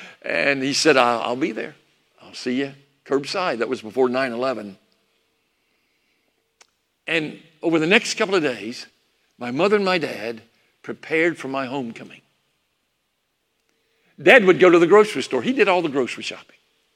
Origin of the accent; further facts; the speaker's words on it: Salisbury, North Carolina, United States; also born or lived in Greensboro; now in Nashville, United States; I was born in Salisbury. We moved to, or born in Greensboro. We moved to Salisbury after my third grade year. Spent most of my growing up years in Salisbury.